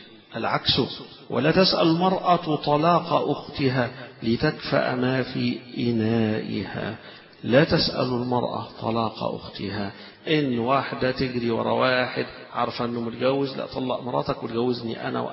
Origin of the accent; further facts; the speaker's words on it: Egypt; احنا كمصريين مش متعودين على هذا الشيء